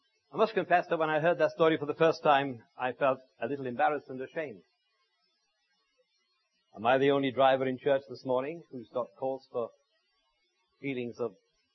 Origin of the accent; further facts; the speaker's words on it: Wales, United Kingdom; Oh, but we're English. I'm Welsh, of course.